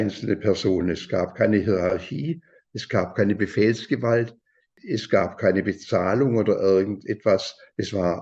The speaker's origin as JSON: {"language": "German", "region": "West Germany", "country": "Germany", "said": "Und ich war ja Westdeutscher mit einem bundesrepublikanischen Pass und Ausweis."}